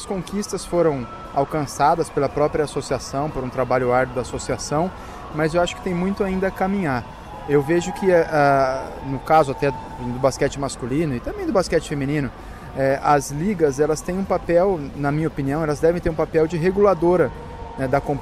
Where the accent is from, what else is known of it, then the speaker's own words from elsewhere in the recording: Campinas, São Paulo, Brazil; especialmente lá na minha cidade, né? No Clube Campineiro de Regatas e Natação, e também tive no Clube Cultura em Campinas